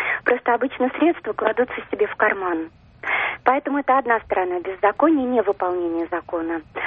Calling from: Moscow, Russia; я звоню из Москвы.

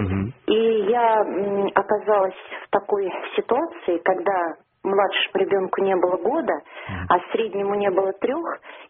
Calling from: Moscow Oblast, Russia; Московская область.

